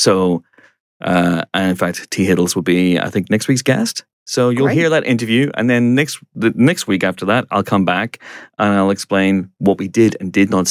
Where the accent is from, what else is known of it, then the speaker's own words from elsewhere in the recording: Northern Ireland, United Kingdom; because I'm Northern Irish